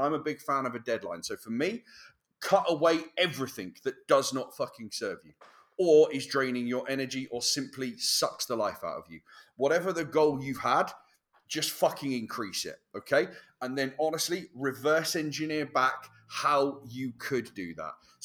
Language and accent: English; United Kingdom; I am, you know, proud of being British.